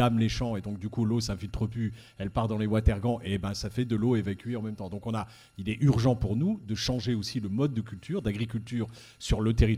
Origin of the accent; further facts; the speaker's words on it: Hauts-de-France, France; c'est chez nous, dans le Dunkerquois, on est en polder